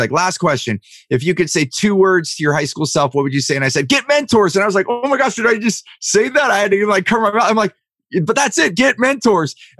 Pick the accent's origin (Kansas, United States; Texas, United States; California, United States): California, United States; You know, I grew up in Silicon Valley